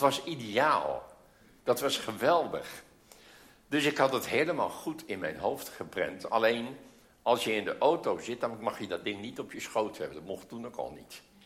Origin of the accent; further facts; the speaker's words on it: Friesland, Netherlands; Dus ik moest via, je zou bijna zeggen, bij Lekkum om, zouden wij in Friesland zeggen.